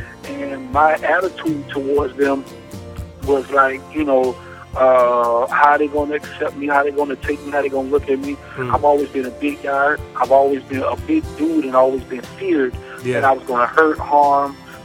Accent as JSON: {"language": "English", "region": "Florida", "country": "United States", "said": "You know, even though I'm from Florida, I can't stand the Florida Gators with nothing in me."}